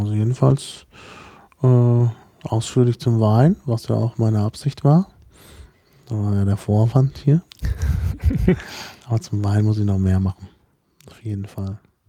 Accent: North Rhine-Westphalia, Germany; das ist aus Nordrhein-Westfalen, kein Leitungswasser, also in der Gegend, wo ich aufgewachsen bin, heißt das Kran, der Wasserhahn heißt Kran

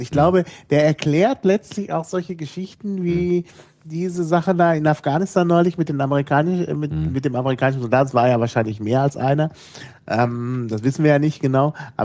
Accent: West Germany, Germany; Naja, ich oute mich jetzt mal als Wessi.

